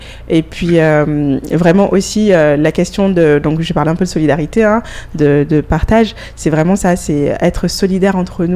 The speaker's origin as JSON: {"language": "French", "town": "Saint-Laurent-du-Maroni", "country": "French Guiana", "tie": "born or raised there", "moved": "as an adult", "said": "je suis originaire de Saint-Laurent-du-Maroni, où j'ai grandi, et j'ai fait mes études supérieures en métropole."}